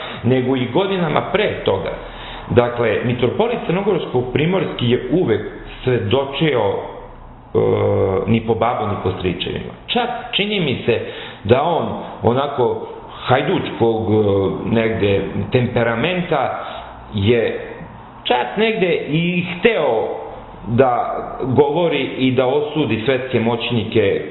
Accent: Kraljevo, Raška District, Serbia; now in Belgrade, Serbia; ja sam dakle rodom iz Kraljeva, živim ovde u Beogradu četvrt vek

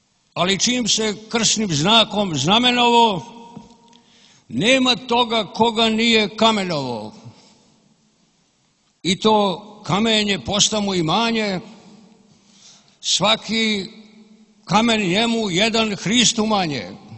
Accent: Valjevo, Šumadija and Western Serbia, Serbia; Ja sam stigao iz Valjeva

